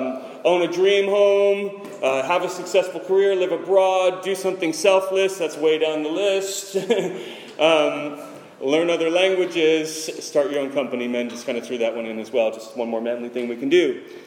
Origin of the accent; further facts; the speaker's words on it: Boise, Idaho, United States; because I remember when I was growing up in Boise, Idaho, my biggest goal was to get the heck out of Boise, Idaho.